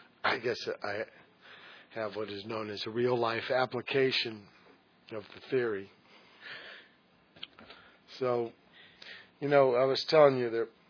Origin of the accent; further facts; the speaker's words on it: Virginia, United States; born there; wanted to know why I was born in Virginia.